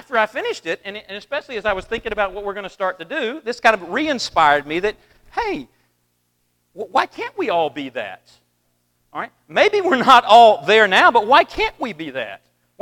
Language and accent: English; the South, United States; Growing up in the South, religion's all around me